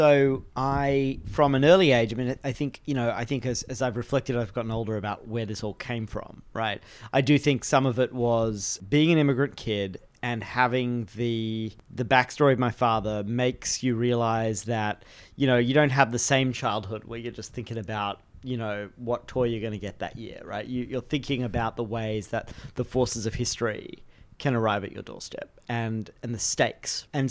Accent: Australia; So I grew up in Australia and was the child of first-generation immigrants to Australia. So my mum is from Lebanon and so came to Australia in the 60s. And my dad is Dutch

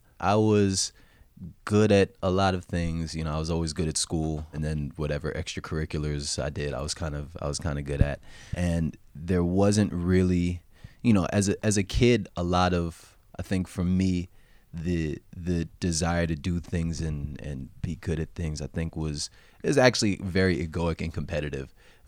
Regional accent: South Orange, New Jersey, United States; I was born in New Jersey. I grew up there too. And it was a really wonderful place to grow up. As much as a bad rap as Jersey gets, it was great.

